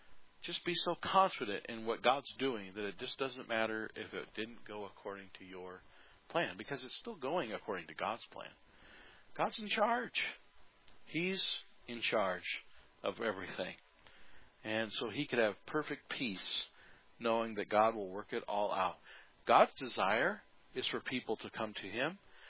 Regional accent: United States; I'm an American, man. I hate that idea.

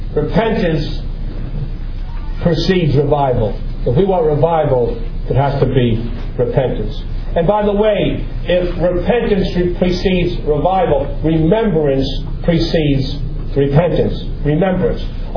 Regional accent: New York City, New York, United States; I was excited to read about my hometown. I grew up in New York City.

